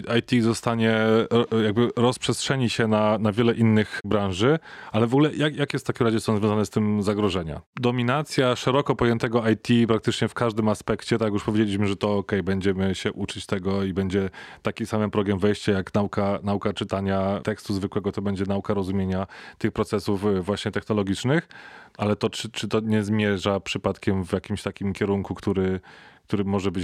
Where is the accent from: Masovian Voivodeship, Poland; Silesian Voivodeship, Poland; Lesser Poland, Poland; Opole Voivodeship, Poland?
Silesian Voivodeship, Poland; Sosnowiec; Jestem z Sosnowca, więc wiesz, handluj z tym.